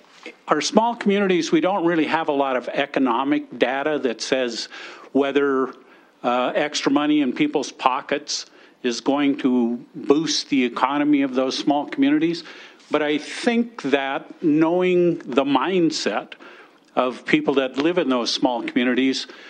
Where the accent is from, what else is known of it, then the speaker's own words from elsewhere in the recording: Havre, Montana, United States; I grew up in Havre. One of the neighboring counties is Liberty County.